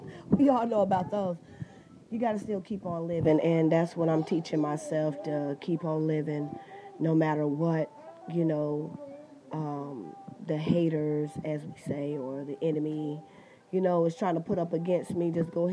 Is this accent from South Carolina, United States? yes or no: yes; South Carolina, United States; now in New York, United States; I'm originally from South Carolina, generated over in North Carolina. So I'm just from the Carolinas. I generated from Carolina, moved up to New York City.